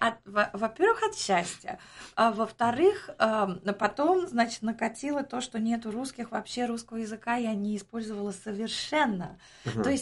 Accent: Samara, Samara Oblast, Russia; ну, я уже сказала, я из Самары.

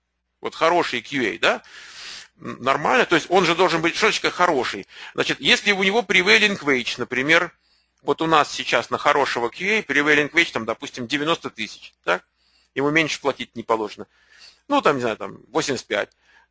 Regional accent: California, United States; Вот я из Калифорнии не хочу там жить ни за какие деньги.

